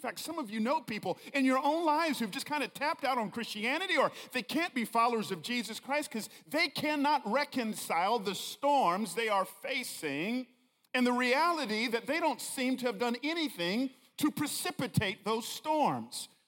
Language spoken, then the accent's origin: English; Atlanta, Georgia, United States; We grew up together there in Atlanta.